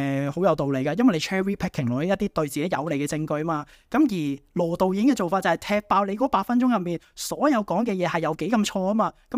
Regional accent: Hong Kong; 但我们作为香港人，我们守护一个保育香港历史文化的一个巨人

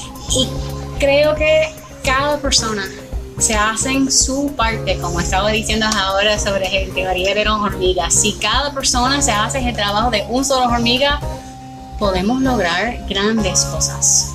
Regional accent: United States; Spanish is a second language; Y la gente no quería hablar conmigo, ¿sabes? Por ser norteamericana.

